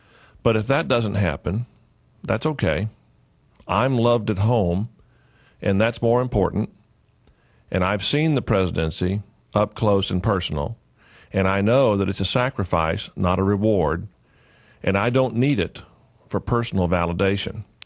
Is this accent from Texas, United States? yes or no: yes; Texas, United States; now in Tennessee, United States